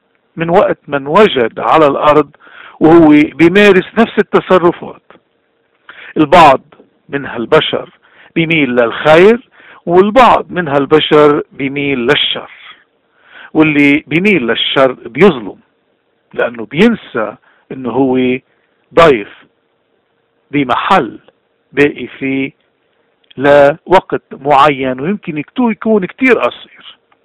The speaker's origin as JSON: {"language": "Arabic", "country": "Lebanon", "said": "منشوف نحن كلبنانيين انه موجود عنا اكتر من اي محل تاني."}